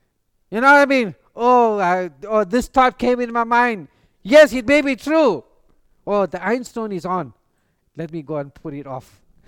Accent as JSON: {"language": "English", "country": "South Africa", "moved": "yes", "said": "when we came from South Africa, the church that we come from, we should have a prayer meeting, start half past 10 in the night, and it's finished 5 o'clock in the morning."}